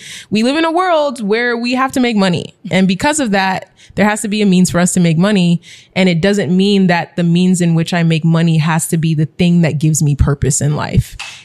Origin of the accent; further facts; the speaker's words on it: Nigeria; and then just being Nigerian and constantly deferring to authority and deferring to elders.